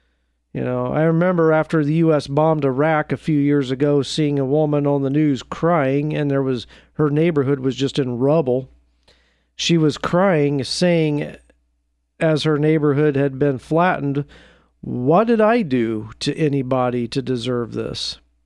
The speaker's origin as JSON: {"language": "English", "town": "Portland", "country": "United States", "tie": "born or raised there", "said": "I mean, I'm just going to call out a company in my hometown of Portland."}